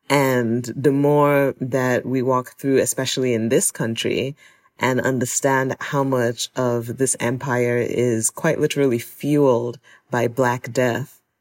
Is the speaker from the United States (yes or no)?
no; Nigeria; growing up in Nigeria, it wasn't really war. It wasn't war. Like, I didn't grow up in war, but it was just a lot of like political and ethnic violence.